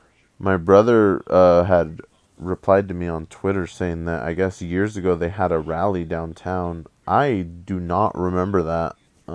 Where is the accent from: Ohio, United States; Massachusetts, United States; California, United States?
California, United States; Modesto; so I went one further and I looked for my hometown, Modesto, California. And lo and behold, there is an active group here in my hometown.